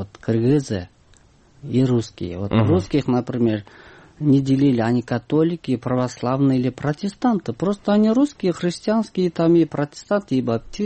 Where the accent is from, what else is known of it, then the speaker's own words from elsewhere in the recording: Kyrgyzstan; Russian is a second language; Ну, как кыргыз, например, в селе я там родился, жил, и там я умер.